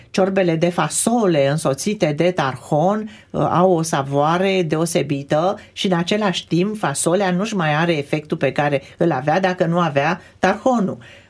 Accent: Transylvania, Romania; Eu sunt din Ardeal și în Ardeal se folosește foarte mult tarhon.

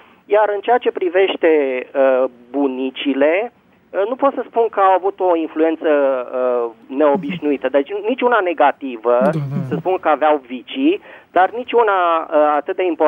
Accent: Bucharest, Romania; din București.

